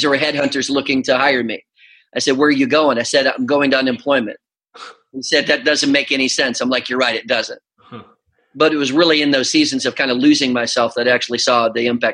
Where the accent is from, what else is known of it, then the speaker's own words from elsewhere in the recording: Minnesota, United States; I grew up in Minnesota, and I grew up a wrestler.